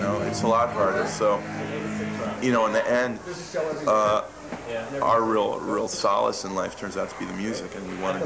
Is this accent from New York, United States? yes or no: no; Takoma Park, Maryland, United States; No, I'm from Washington. From Washington. D.C., yeah. Both Lenny and I are from the same town. Tacoma Park, Maryland, a fine place to live.